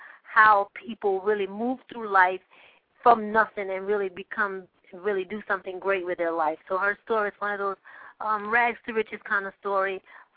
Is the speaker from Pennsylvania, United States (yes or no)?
no; New Orleans, Louisiana, United States; Hi, everyone. … I'm from New Orleans, Louisiana.